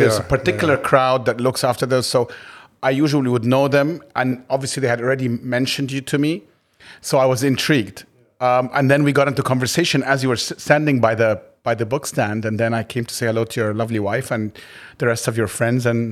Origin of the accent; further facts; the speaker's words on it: Egypt; But again, and you know this, growing up in Egypt, we wound up going to Hendesa or Tibbo.